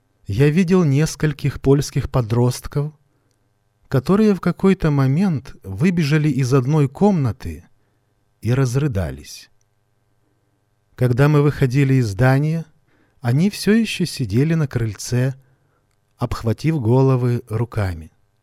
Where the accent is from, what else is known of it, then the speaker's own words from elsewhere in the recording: Chennai, Tamil Nadu, India; Russian is a second language; Я вырос и родился в Индии, в городе Ченнаи. Мой отец был из Керала, мама из Ченнаи.